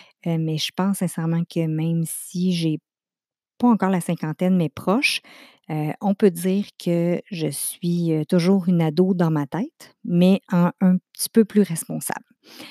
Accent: Contrecoeur, Quebec, Canada; je viens de la Rive-Sud de Montréal. J'ai 47 ans. J'ai été au primaire dans un village qui s'appelle Contrecoeur, au secondaire à Tracy, dans le temps qui est Sorel-Tracy, qui était l'école secondaire Bernard-Garipi

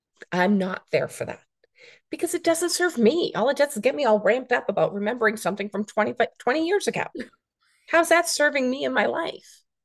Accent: Ireland; I tell people I'm Irish and I feel all the emotions.

